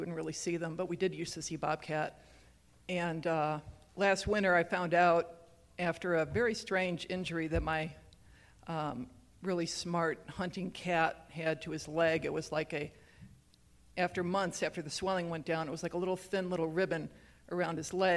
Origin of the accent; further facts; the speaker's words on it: Great Lakes, United States; now in New Mexico, United States; So I have been lucky enough to live in New Mexico for the last 25 years, and I hail from the Great Lakes